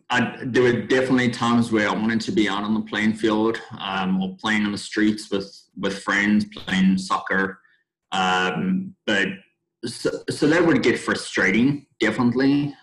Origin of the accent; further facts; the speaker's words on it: South Africa; now in United States; So I grew up in South Africa and have been living in the U.S. for 10 years now.